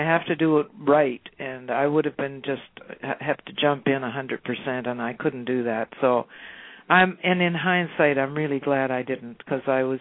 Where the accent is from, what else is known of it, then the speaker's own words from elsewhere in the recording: Canada; Being a Canadian and walking into Nashville, it's kind of, I always thought of it as kind of a closed shop.